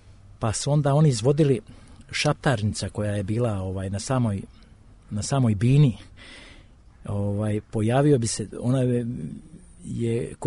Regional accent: Dalmatia, Croatia; I svi se čude i onda to povezuju sa nama kao vi Dalmatinci

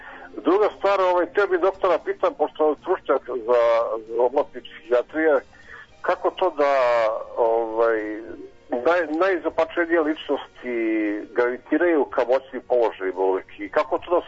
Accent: Belgrade, City of Belgrade, Serbia; ja sam iz Beograda

